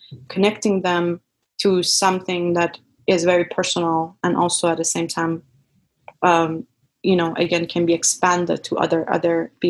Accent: Iran; war being a big part of me growing up in Iran

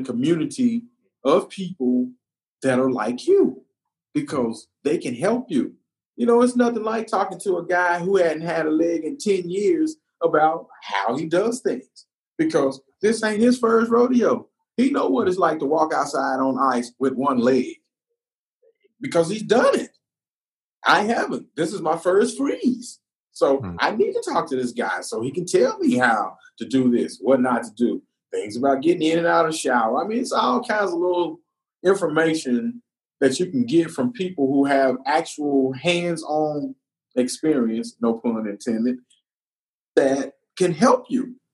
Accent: Texas, United States; Like me, I'm a guy, I'm from Texas, native. I'm from here. We don't have mountains. We don't have snow.

